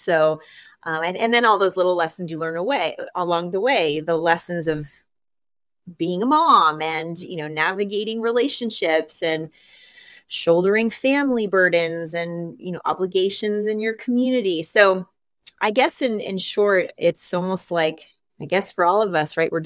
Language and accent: English; Hawaii, United States; also born or lived in California; I grew up in Hawaii. So I have kind of that West Coast, born in California, raised in Hawaii, moved to the East Coast for college, and sort of the rest is history.